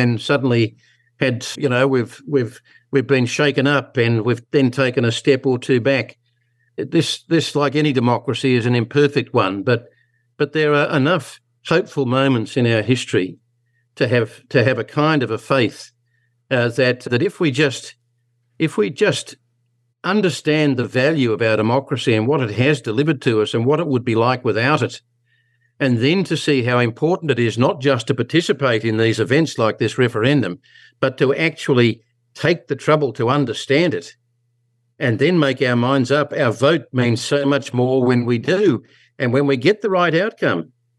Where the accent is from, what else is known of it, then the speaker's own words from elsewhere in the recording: Queensland, Australia; Well, I grew up in Queensland.